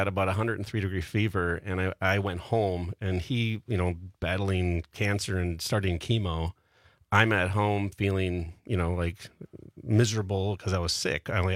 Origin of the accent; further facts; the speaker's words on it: Pewaukee, Wisconsin, United States; Yeah, I came from Pewaukee, yeah.